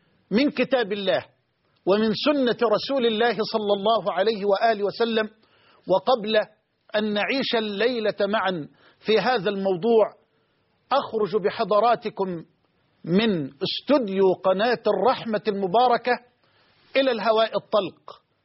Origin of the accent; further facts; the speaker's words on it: Egypt; أننا في بلدنا مصر